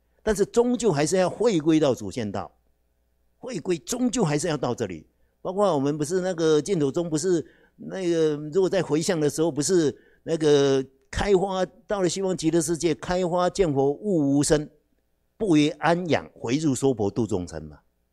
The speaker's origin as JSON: {"language": "Chinese", "country": "China", "said": "我们中国人比较重视那个圆满嘛"}